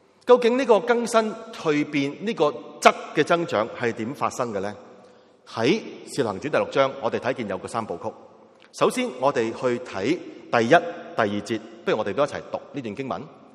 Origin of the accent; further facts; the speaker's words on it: China; 我哋中国人呢其实就系一个咁嘅处境嚟嘅。